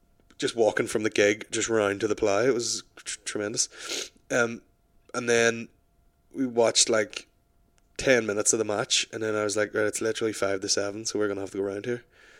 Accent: Northern Ireland, United Kingdom; But see when I'm over here in the big smoke here, I'm sexy Northern Irish … with my sexy accent.

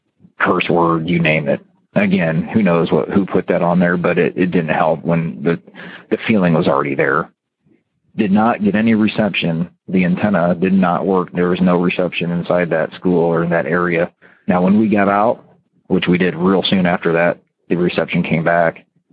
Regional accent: Ohio, United States; even though he was from Korea and I was from Ohio, he had cousins that lived in the area.

